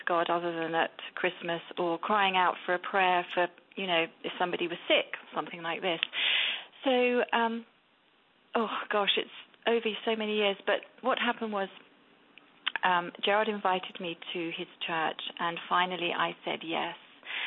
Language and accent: English; England, United Kingdom; born there; I was born in England, and I think the majority of us think we are Christians because we're Church of England, and I thought I was a Christian.